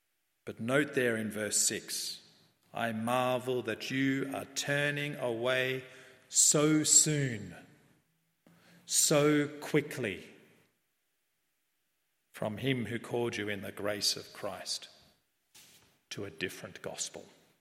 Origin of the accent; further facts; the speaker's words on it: Altona, Victoria, Australia; I live in the eastern suburbs now, I grew up in Altona